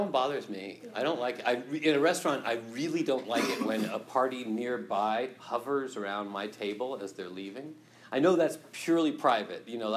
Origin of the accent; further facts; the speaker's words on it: United States; You know, I'm an American, you know, shouldn't you be bringing me food, right?